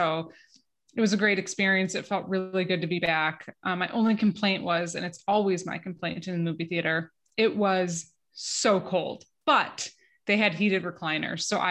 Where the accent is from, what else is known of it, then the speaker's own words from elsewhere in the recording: Royal Oak, Michigan, United States; Imagine Royal Oak, which is in my hometown, and they did a phenomenal job and the staff was incredible.